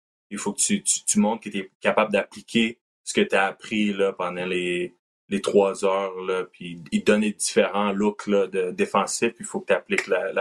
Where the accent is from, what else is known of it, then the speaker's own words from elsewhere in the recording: Canada; vu que le fait que je suis Canadien un peu